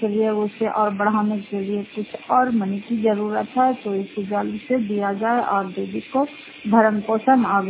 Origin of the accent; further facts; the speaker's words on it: Fatehpur, Bihar, India; घर फतेहपुर पंचायत मकौटा जिला नालंदा क्रांतिकार प्रखंड की निवासी हूँ